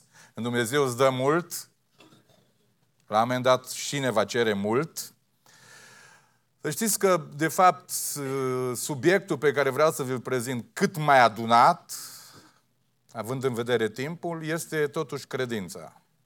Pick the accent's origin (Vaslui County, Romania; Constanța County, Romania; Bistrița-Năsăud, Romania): Bistrița-Năsăud, Romania; Beclean; Eu vin din Beclean, din orășel micuț, din județul Bistrița, dar plin de viață